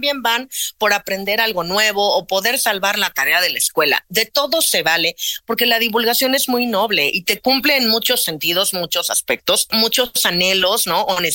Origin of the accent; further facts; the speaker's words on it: Mexico; Y nosotros mismos como público mexicano a veces lo consumimos este producto que viene del extranjero